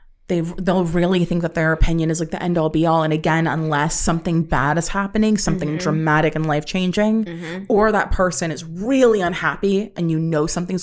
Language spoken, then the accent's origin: English; New York City, New York, United States; No, I spent my childhood in a major city. I grew up in New York.